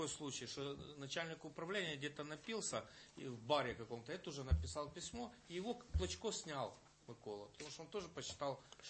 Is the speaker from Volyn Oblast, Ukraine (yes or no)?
no; Vinnytsia, Vinnytsia Oblast, Ukraine; мої рідні Вінниці